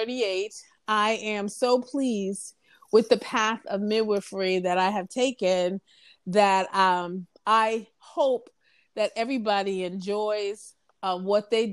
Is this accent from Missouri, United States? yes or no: no; Connecticut, United States; moved away as an adult; now in Texas, United States; I'm from Connecticut and I moved to Texas because at the time direct entry midwifery was legal in Texas.